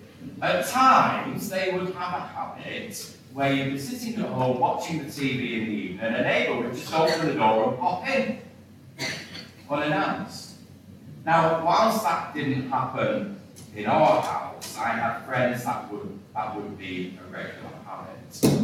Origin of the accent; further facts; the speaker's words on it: Blackburn, North West England, United Kingdom; I was brought up in Blackburn. Has anybody heard of that?